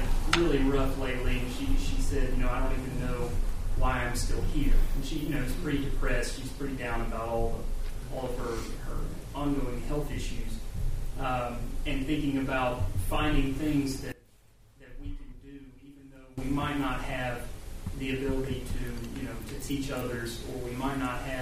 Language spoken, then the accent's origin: English; Alabama, United States; my grandmother is 98, and I'm from Alabama